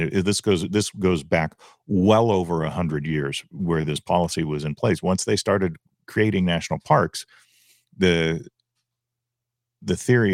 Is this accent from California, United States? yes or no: yes; Bay Park, California, United States; Yeah, and I remember growing up in Bay Park.